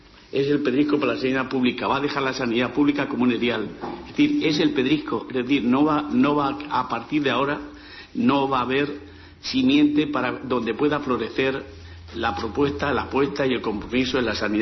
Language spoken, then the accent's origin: Spanish; Castilla-La Mancha, Spain; Yo que soy manchego